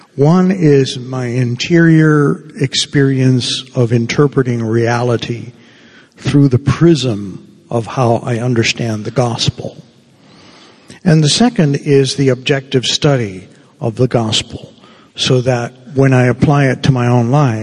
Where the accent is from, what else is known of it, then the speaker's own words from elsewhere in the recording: Havana, Cuba; moved away; But when I went to grade school in Cuba, because I'm originally from Havana, Cuba, I went to a school run by the Jesuits, the Jesuit fathers and brothers.